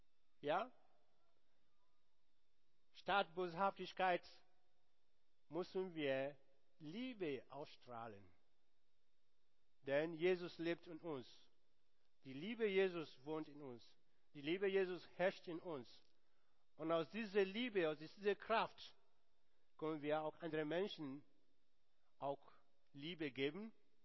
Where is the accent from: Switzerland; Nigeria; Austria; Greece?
Nigeria; now in Germany; wie ihr wisst, ich komme aus Nigeria.